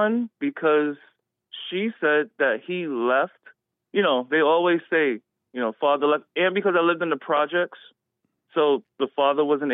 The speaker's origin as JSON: {"language": "English", "region": "New York", "country": "United States", "said": "You know, I'm from New York, so I used to be vigilant, very aware of my surroundings."}